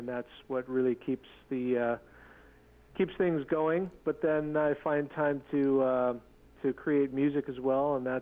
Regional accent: Washington, United States; Yeah, so I'm a Tlingit tribal member. I grew up in the Seattle area.

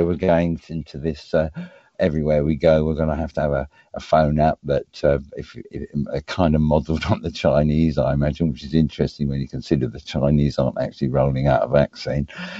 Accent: London, United Kingdom; born there; I am the son of a Palestinian, actually, on my father's side. I was born in London after the 1948 Nakba of the Palestinians.

